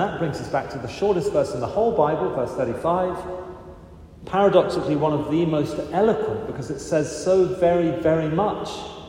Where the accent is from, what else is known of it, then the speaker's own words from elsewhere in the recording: England, United Kingdom; I'm English, so clearly I'm not a crier.